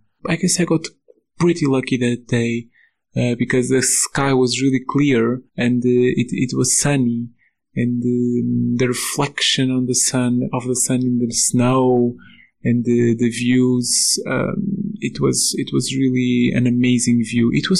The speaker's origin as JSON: {"language": "English", "country": "Portugal", "second_language": "English", "said": "I am originally from Portugal."}